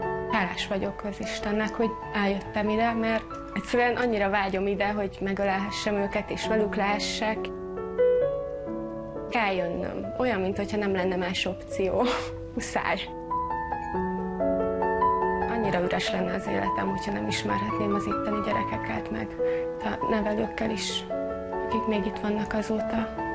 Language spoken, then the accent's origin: Hungarian; Budapest, Hungary; csomó értéket megismertem, amit eddig így otthon Budapesten így nem tudtam megismerni.